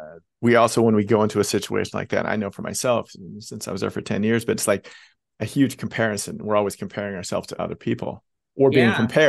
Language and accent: English; Oregon, United States; now in Los Angeles, United States; From Oregon originally, yeah.